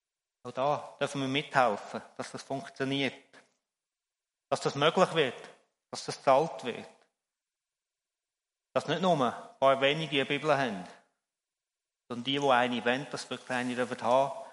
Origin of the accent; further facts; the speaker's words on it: Switzerland; Bei uns in der Schweiz ist ja das normal.